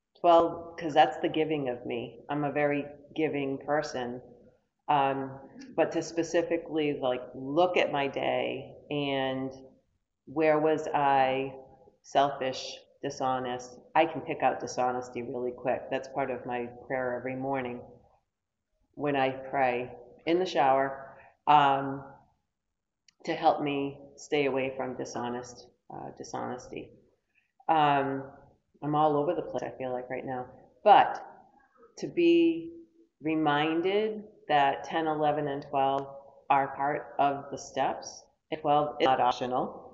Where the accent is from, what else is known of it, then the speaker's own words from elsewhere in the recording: Danielson, Connecticut, United States; And I come from Danielson, Connecticut, so part of the Connecticut crew that's all out here.